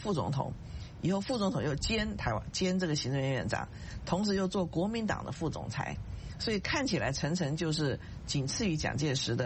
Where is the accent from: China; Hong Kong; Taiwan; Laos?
Taiwan; 我是台湾长大的，我们过去在台湾对他的印象非常模糊啊